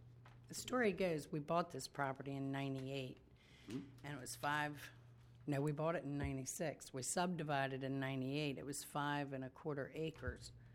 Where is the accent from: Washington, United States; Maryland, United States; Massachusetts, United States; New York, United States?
Maryland, United States; Baltimore; We're from Baltimore, but we didn't know that there was any kind of restriction.